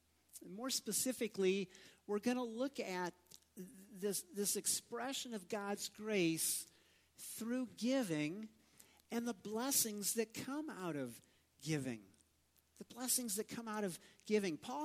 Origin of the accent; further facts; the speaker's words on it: Midwest, United States; Farmers, you know, I grew up back in the Midwest, and farming was a big thing. We did farming as well